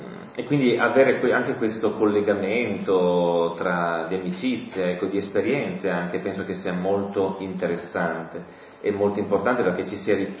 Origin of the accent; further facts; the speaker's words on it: Turin, Piedmont, Italy; io sono di Torino e quindi sono veramente contento di essere presente anche in questa comunità